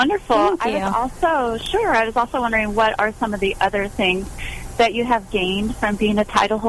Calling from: San Diego, California, United States; I'm calling from San Diego.

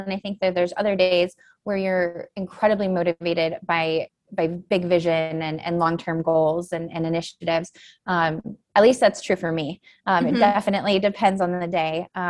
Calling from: Denver, Colorado, United States; Just outside of Denver, Colorado, where it is currently snowing.

